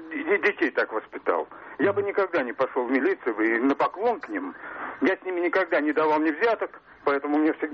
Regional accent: Moscow, Russia; Я коренной москвич из центра.

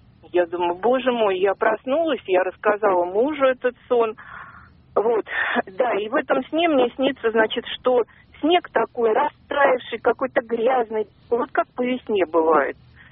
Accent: Moscow, Russia; я из Москвы.

